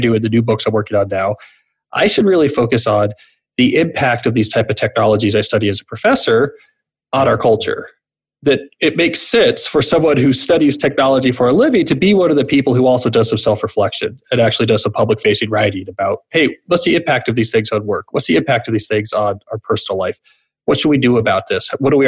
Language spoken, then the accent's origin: English; New Jersey, United States; also born or lived in Houston; Yeah, so I was there for a while. And then at the age of seven, I moved to New Jersey outside Princeton.